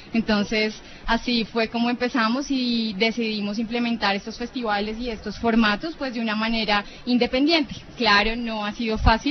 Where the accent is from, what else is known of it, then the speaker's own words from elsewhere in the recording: Tabio, Cundinamarca, Colombia; somos de Tenjo, yo soy de Tabio, David es de Tenjo